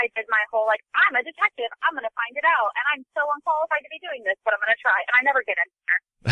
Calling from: Sacramento, California, United States; I'm calling from Northern California, Sacramento area.

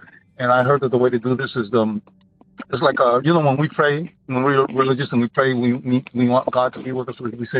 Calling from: Brooklyn, New York, United States; I'm calling from Brooklyn, New York.

